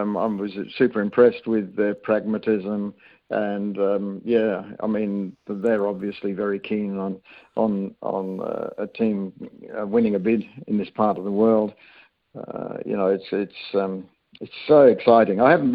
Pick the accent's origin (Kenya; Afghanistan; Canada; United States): Kenya; now in Australia; I was brought up in Kenya, but when we first got to Australia, I went to a boarding school there